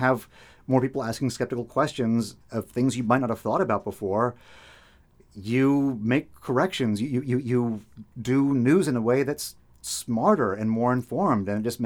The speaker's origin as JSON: {"language": "English", "town": "Boston", "region": "Massachusetts", "country": "United States", "tie": "born there", "said": "because I was born in Boston."}